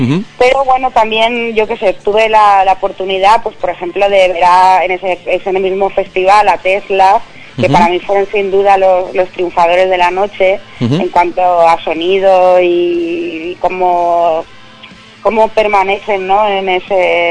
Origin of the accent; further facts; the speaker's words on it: Valencia, Valencian Community, Spain; Habrá que irnos los de Valencia a Madrid o Barcelona, pero bueno, iremos, ¿no?